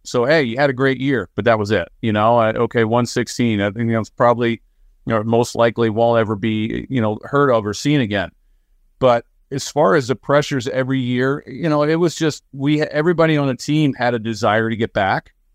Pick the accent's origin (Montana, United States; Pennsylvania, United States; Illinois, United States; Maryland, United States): Maryland, United States; Baltimore; and I grew up in Baltimore, I thought I'd probably be an Oriole way before I was a Yankee.